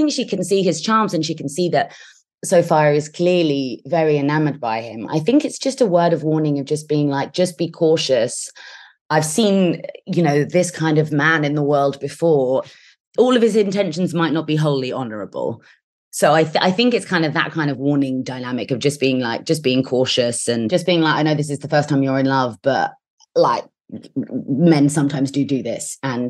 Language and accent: English; London, United Kingdom; I'm a Londoner myself.